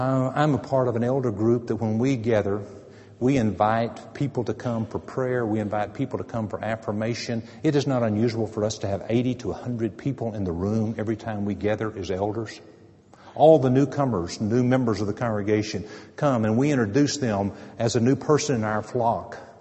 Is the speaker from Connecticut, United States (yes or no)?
no; San Angelo, Texas, United States; I'm from West Texas, San Angelo, just down the road.